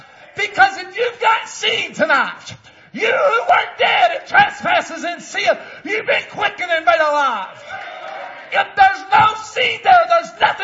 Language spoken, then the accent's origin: English; Arkansas, United States; I was raised in the South in the field in the plains of Arkansas.